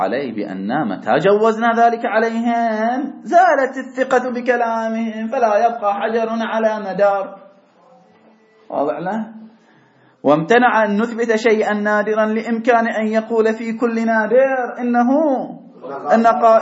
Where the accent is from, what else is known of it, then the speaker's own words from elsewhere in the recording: Hejaz, Saudi Arabia; ليش تبغى ها أنا حجازي ما ليش أبغى